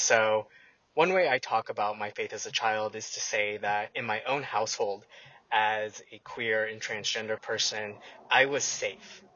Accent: Deep South, United States; In my bio, you read that I grew up in the Deep South.

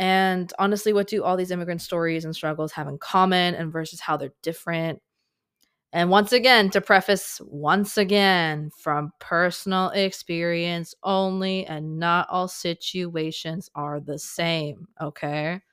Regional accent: Fort Lauderdale, Florida, United States; also born or lived in California; I was born in California, and I moved to Miami, or essentially Florida, Fort Lauderdale

